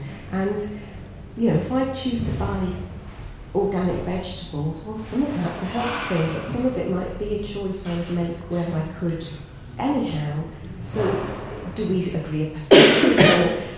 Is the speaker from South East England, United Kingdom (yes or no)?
no; Bristol, South West England, United Kingdom; And I come from Bristol